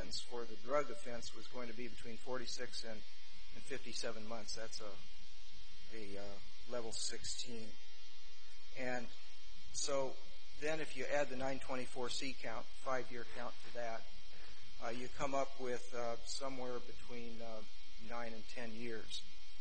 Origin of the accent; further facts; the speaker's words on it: Eugene, Oregon, United States; It's an embarrassing fact of Oregon history that many towns, including my hometown of Eugene, had sundown laws for many years